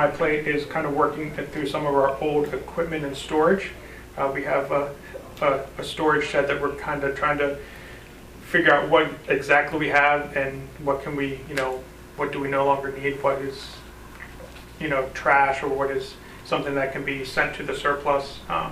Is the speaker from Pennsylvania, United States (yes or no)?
yes; Pennsylvania, United States; I come from Pennsylvania. So if I sound different or say talk funny, that's probably why.